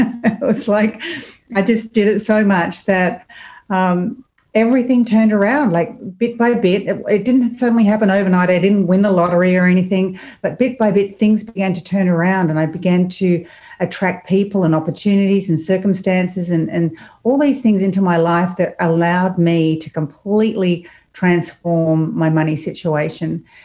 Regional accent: Australia; Well, I'm from Australia. You may have noticed the accent.

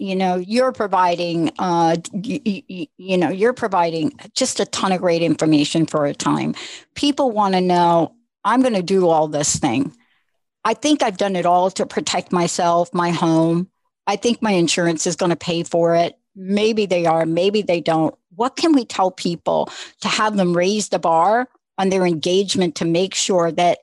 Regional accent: New York, United States; I'm a kid from New York

